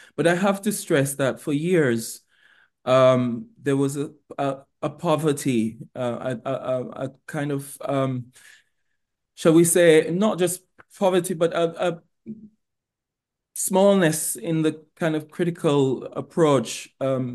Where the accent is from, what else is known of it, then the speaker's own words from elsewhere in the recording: Jamaica; because of my history as a Jamaican.